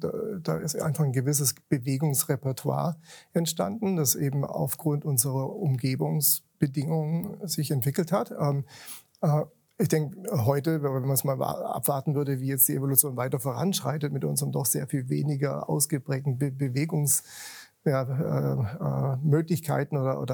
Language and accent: German; Heilbronn, Baden-Württemberg, Germany; Also ich bin im Zentrum von Heilbronn aufgewachsen, in der Nähe vom Fühlpark. Und sind dann im Alter von 7 sind wir dann nach Kirchhausen umgezogen.